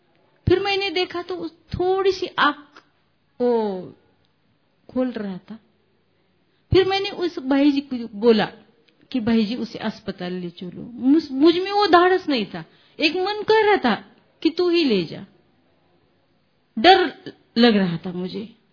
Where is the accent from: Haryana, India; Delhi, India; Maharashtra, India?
Maharashtra, India; Barshi; मैं बारशी से हूँ।